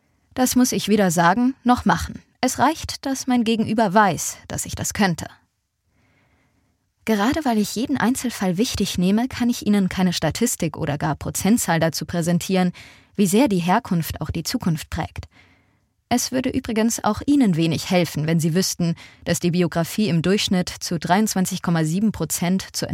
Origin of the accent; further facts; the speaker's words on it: Munich, Bavaria, Germany; ich bin und bleibe Münchnerin